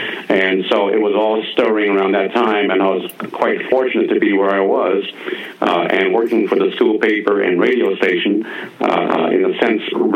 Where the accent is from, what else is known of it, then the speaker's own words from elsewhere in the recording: Oakland, California, United States; I was born and raised in the Oakland area. Born in Alameda, raised in Oakland, and then college in San Francisco at San Francisco State.